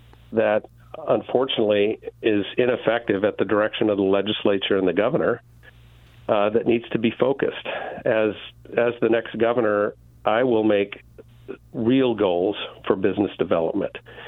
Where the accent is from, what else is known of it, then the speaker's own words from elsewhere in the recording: Montana, United States; moved away as an adult; And we moved to Oregon after college. I grew up in Montana on a cattle ranch. But we moved to Oregon